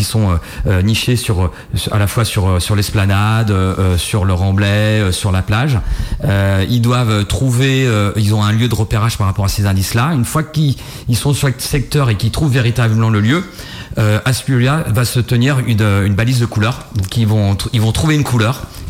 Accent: Fromentine, Pays de la Loire, France; je suis natif de Fromentine, la Barre de Mont.

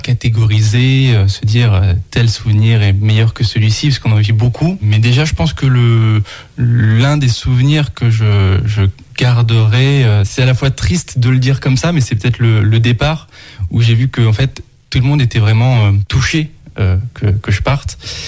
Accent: Occitanie, France; je cherchais dans ma région natale, autour de Montpellier, autour de Agde, parce que je voulais pas trop quitter ma famille

